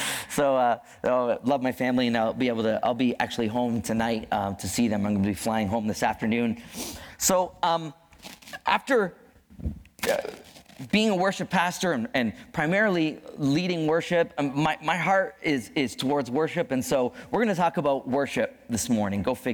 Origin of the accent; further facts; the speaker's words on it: Brantford, Ontario, Canada; I'm Canadian. I grew up in Ontario, in Brantford, Ontario